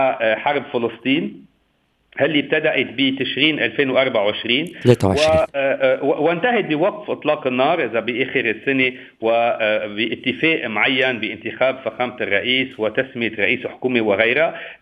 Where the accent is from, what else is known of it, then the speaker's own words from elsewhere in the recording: Lebanon; كلبناني مقيم، كلبناني مستثمر، كشاب لبناني قرب يرجع لبنان، يرجع يعمر مستقبله ومستقبل أولاده بهالبلد